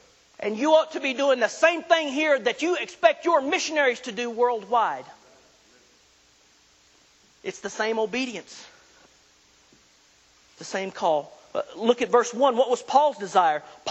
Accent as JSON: {"language": "English", "region": "Oklahoma", "country": "United States", "said": "I'm from Oklahoma."}